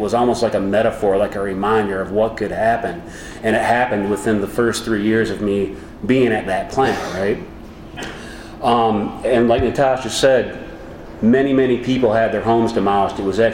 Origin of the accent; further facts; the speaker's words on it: Flint, Michigan, United States; I'm from Flint, Michigan originally. I came from a real strong union family.